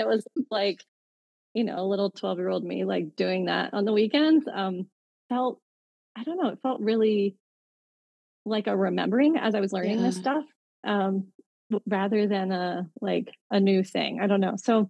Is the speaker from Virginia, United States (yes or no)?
yes; Virginia Beach, Virginia, United States; But I truly thought that I was the reincarnation of this local legend where I grew up in Virginia Beach.